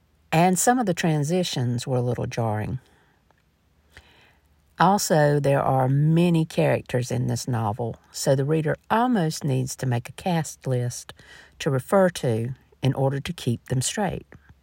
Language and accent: English; South Carolina, United States; near Charleston, South Carolina, and the author manages to expertly bring to life the ambiance of my home state's low country.